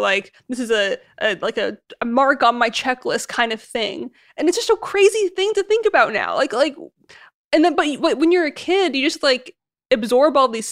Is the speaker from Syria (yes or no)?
yes; Syria; I'm from Syria. My parents are Syrian, so I'm Arab.